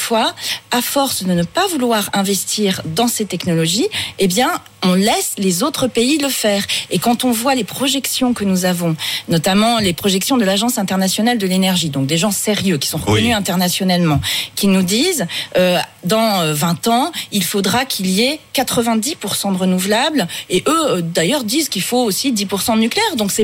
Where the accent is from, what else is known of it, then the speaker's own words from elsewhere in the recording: Hauts-de-France, France; moi, je suis de la Somme.